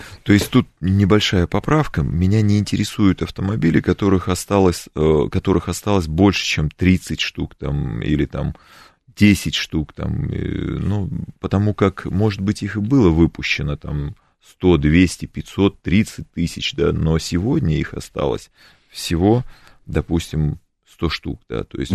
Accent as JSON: {"language": "Russian", "country": "Russia", "said": "Ну, я хоть и немец, но русский немец."}